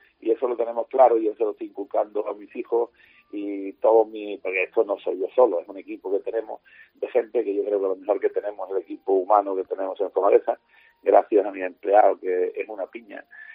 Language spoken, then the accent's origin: Spanish; Málaga, Andalusia, Spain